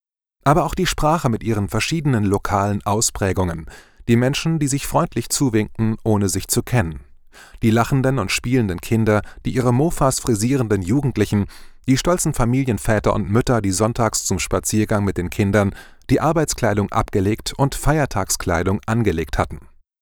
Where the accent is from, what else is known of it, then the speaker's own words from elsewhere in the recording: Germany; Immer hatte ich Deutschland als meine Heimat angesehen.